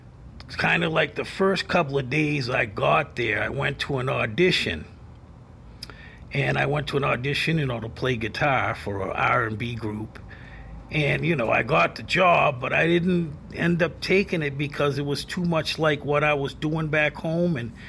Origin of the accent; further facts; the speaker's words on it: West Medford, Massachusetts, United States; Well, I'm born and raised in a town that's like 8 miles out of Boston, and it's called West Medford. It's in between Arlington, Malden, Stoneham, and Winchester.